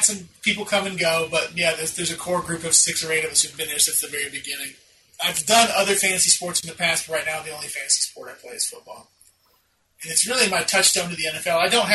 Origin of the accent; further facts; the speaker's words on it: Alabama, United States; because I grew up in Alabama, right?